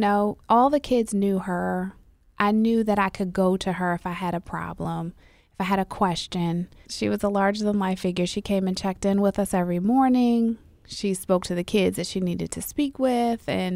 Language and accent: English; North Carolina, United States; also born or lived in Richmond, Virginia / Ohio / Baltimore; So I'll say I graduated from high school in Baltimore. I grew up all over North Carolina. I was born in Richmond, Virginia, lived in Ohio.